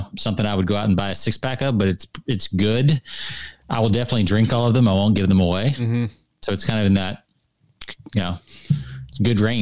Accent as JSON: {"language": "English", "region": "the South", "country": "United States", "said": "I mean, I'm from the South. You're from the South."}